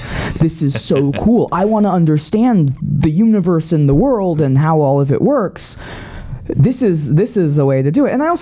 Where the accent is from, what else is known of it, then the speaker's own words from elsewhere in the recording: Los Angeles, California, United States; now in New York, United States; I'll say I live in New York now, so I say Los Angeles.